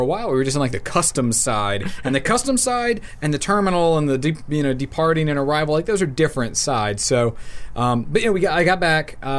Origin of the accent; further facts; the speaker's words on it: Louisiana, United States; We're from Louisiana, so deal with it.